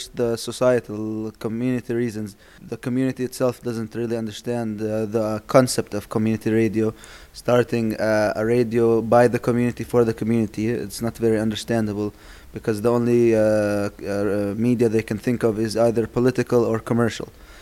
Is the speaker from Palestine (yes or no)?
yes; Palestine; English is a second language; and I'm from Palestine.